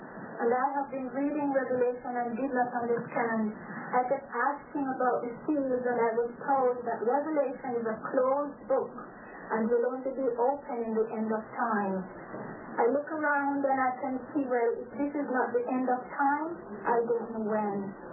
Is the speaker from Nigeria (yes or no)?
no; Jamaica; now in Canada